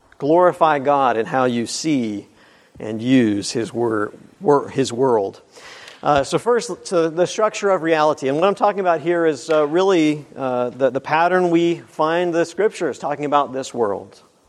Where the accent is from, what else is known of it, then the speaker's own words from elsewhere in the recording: Wichita, Kansas, United States; from Wichita, Kansas.